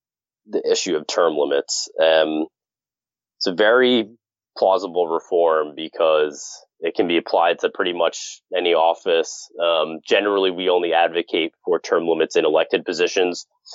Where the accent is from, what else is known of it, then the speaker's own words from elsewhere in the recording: New Jersey, United States; Sadly, I'm from New Jersey, and you know, just given our primary status and being a very blue state, he didn't perform very well there.